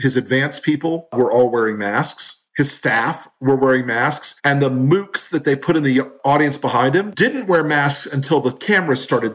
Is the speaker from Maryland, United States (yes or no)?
no; Florida, United States; Having observed that in Florida, and maybe it's just because it's Florida, my home state.